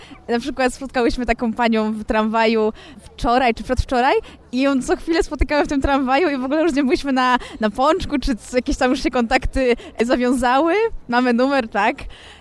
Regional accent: Kalisz, Greater Poland Voivodeship, Poland; właśnie pochodzę z Kalisza

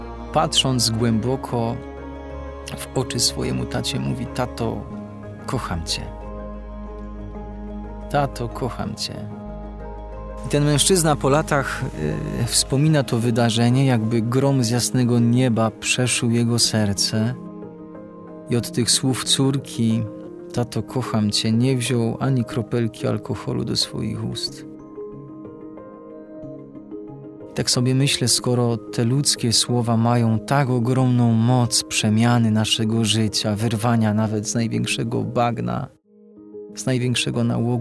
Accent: southern Poland, Poland; Ja pochodzę z południa Polski, z krainy latających siekier.

